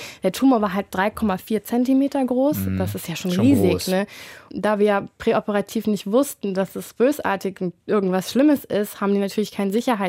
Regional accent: United States; also born or lived in Germany; Und ich bin ja in Deutschland geboren, ne, aber in Amerika aufgewachsen.

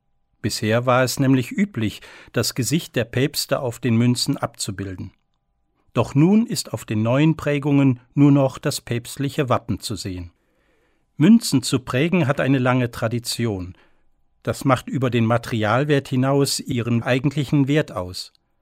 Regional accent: Cologne, North Rhine-Westphalia, Germany; Ihr Motiv erinnert mich an meine Heimatstadt am Rhein.

